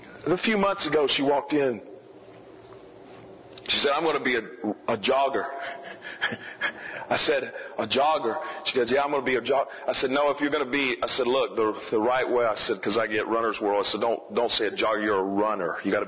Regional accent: Immokalee, Florida, United States; Well, I see, I come from Immokalee and they, you know, a lot of voodoo and all that.

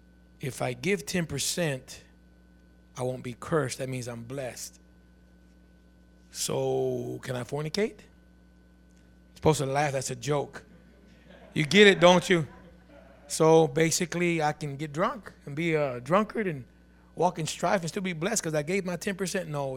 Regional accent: Mexico; English is a second language; I'm a Mexican from Mexico that don't know English.

